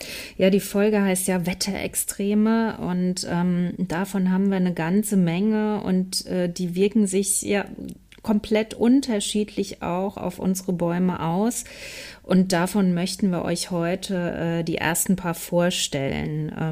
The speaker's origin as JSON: {"language": "German", "town": "Aschaffenburg", "region": "Bavaria", "country": "Germany", "said": "Aschaffenburg, also da, wo ich herkomme."}